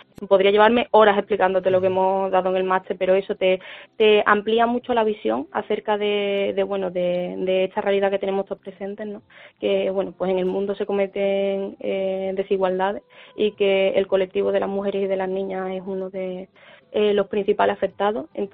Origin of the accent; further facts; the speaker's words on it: Seville, Andalusia, Spain; yo soy de Sevilla